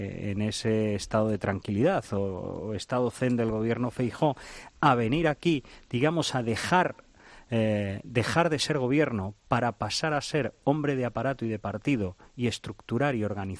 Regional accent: Galicia, Spain; como gallego

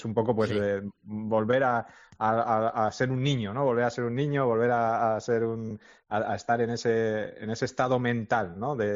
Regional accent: Navarre, Spain; para los que somos de Navarra y bueno, pues nos gusta un poquito pues la naturaleza

